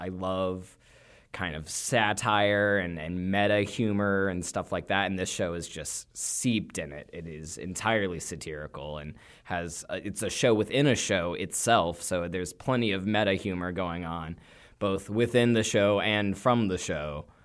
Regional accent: Little Rock, Arkansas, United States; I grew up in Little Rock, Arkansas. And my uncle and my aunt and my cousins, all of them on my mom's side of the family, have been involved in theater just for a long time.

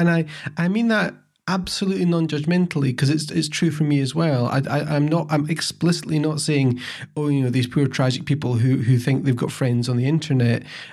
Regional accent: Scotland, United Kingdom; it's called Scotch, and I am Scottish

